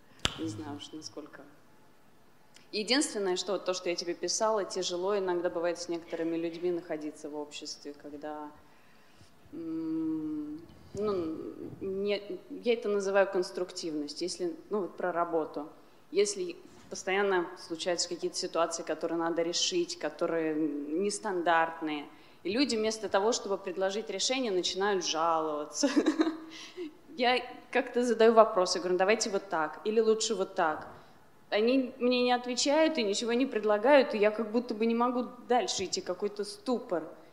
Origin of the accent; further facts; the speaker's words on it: Moscow, Russia; now in Italy; Я москвичка, но уже несколько лет живу в Италии.